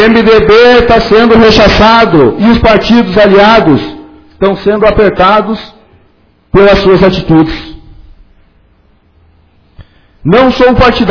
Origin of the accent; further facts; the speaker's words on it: Rio Grande do Sul, Brazil; E não só como servidores, e sim como gaúchos que somos.